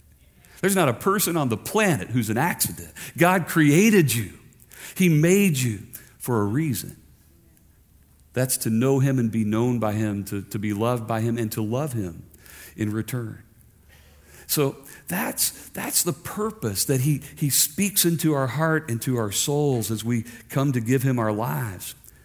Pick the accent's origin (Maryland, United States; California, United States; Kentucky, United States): Kentucky, United States; Like, I'll tell you, I come from Kentucky, right? Like your Pastor John.